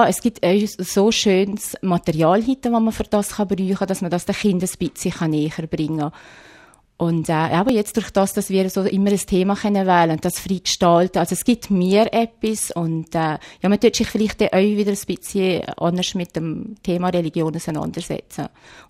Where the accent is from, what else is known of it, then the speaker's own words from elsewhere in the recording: Täsch, Valais, Switzerland; bisschen mehr vorbeifahren in dem Täsch, als dass man halt vorher da war. Aber ich glaube, es wird immer meine Heimat bleiben, mein Heimatdorf.